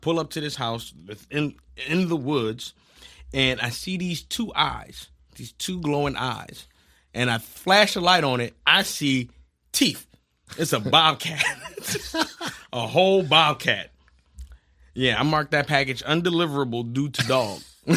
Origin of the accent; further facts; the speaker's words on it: Philadelphia, Pennsylvania, United States; I'm not getting out of the truck. I'm from North Philadelphia.